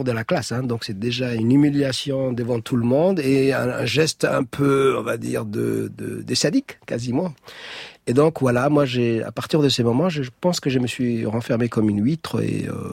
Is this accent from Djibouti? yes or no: yes; Djibouti; born or raised there